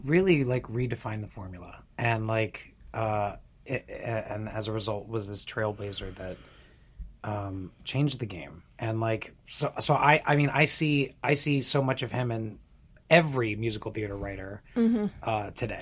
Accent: Florida, United States; now in New York, United States; when I was growing up in Florida. When I was in college in Florida

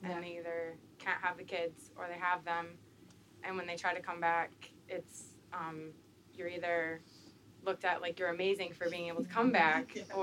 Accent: United States; someone that inspired me growing up in America, because volleyball was really big for me, was like the Kerry Walshes.

